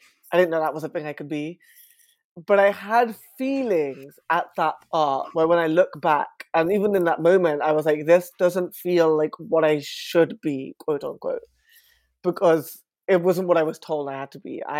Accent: Southall, London, United Kingdom; Indian bisexual is how I identify. I'm of Indian heritage, but I was born and raised in Southall, which is in West London.

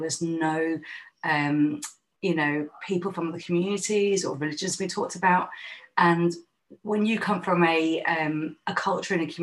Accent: London, United Kingdom; being a Londoner at that time

